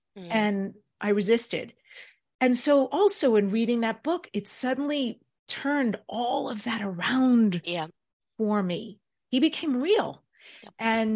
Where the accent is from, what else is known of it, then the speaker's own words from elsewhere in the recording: New York, United States; because I'm Jewish and I grew up in New York, like a lot of stuff was weird to me.